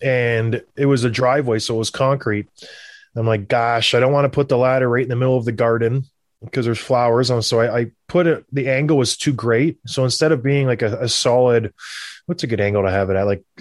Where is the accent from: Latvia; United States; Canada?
Canada; that's just growing up in Canada.